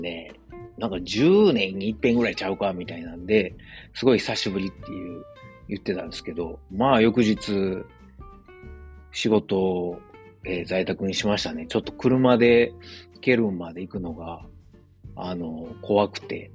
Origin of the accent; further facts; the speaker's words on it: Osaka, Japan; moved away; 自分は大阪出身なんで、その雪、同じように雪積もってこんななんかカチコチに道固まるなんて経験したことないから